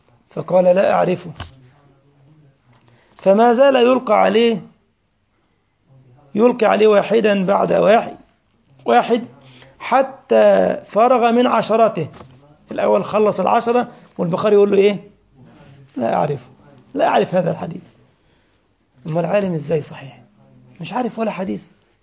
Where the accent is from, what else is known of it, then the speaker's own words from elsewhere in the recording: Egypt; ده عندنا في مصر يا عمار